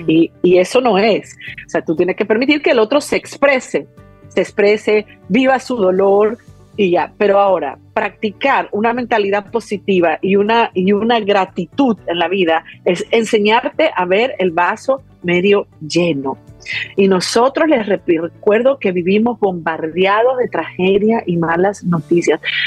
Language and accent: Spanish; Peru; yo fui criada en Perú con terrorismo, fíjense, uh-huh, si yo fui criada bajo el, o sea, en un pueblo, en una población con terrorismo